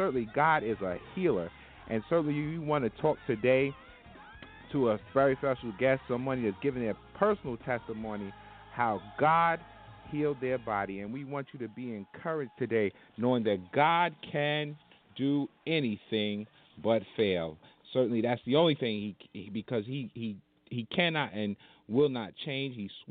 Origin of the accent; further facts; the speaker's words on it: Hempstead, New York, United States; Hempstead, New York. That's my hometown.